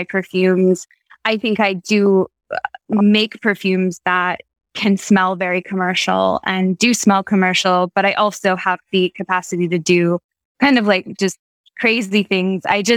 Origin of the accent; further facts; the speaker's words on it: California, United States; now in New York City, United States; I'm originally from California.